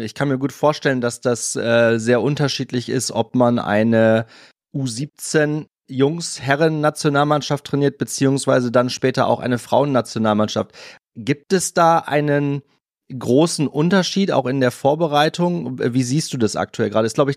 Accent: Cloppenburg, Lower Saxony, Germany; now in Mannheim, Germany; aus meiner Heimatstadt Kloppenburg in Niedersachsen.

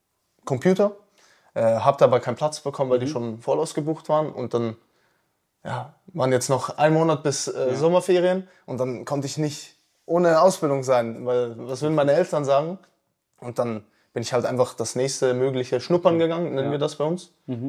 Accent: Switzerland; Bin 22. Ich komme aus der Schweiz.

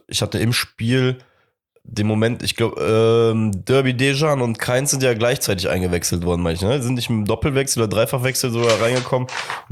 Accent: Cologne, North Rhine-Westphalia, Germany; Auch lustig, dass wir als Kölner innerhalb von 5 Jahren erstmal Belgrad einmal komplett durchkreuzen.

